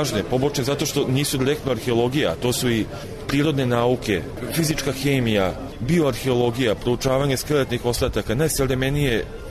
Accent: Serbia; što nažalost kod nas u Srbiji ne može da se proizvede

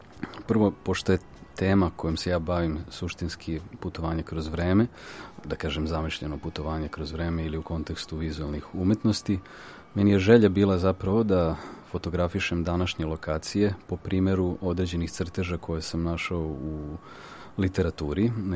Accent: Belgrade, Serbia; s obzirom da sam, da kažem, beogradsko dete

